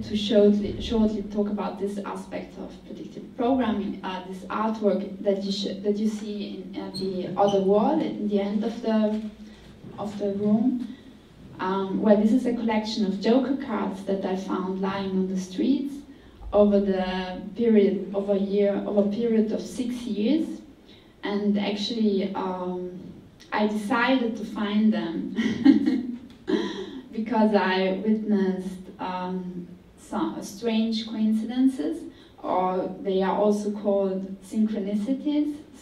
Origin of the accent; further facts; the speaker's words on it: Trentino-Alto Adige, Italy; I grew up in South Tyrol, and there were bars where only German-speaking people went